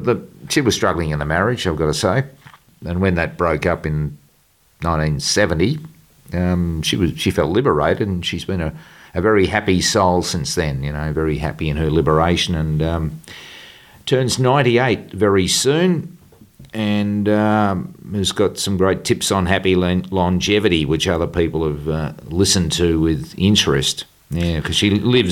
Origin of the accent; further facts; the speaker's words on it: Melbourne, Victoria, Australia; born there; Yep, born in 1950, September 1950, so I'm a Virgo, and I was born in Melbourne, Australia.